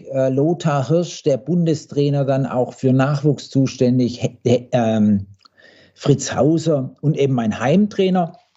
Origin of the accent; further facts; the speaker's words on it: Blaubeuren, Baden-Württemberg, Germany; Blaubeuren, wo ich herkomme.